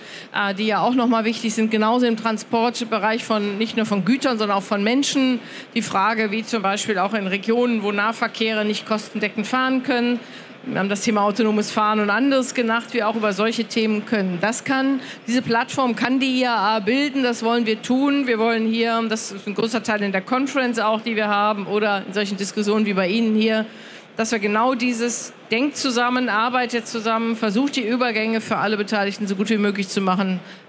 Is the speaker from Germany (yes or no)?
yes; North Rhine-Westphalia, Germany; born there; da ich im besten Sinne Nordrhein-Westfalen bin, in Westfalen geboren und im Rheinland assimiliert, bin ich stur und fröhlich.